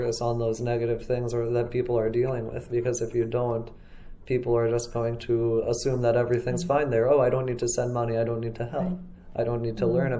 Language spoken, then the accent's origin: English; Bradenton, Florida, United States; growing up in Bradenton, which is much smaller than Buenos Aires as a city.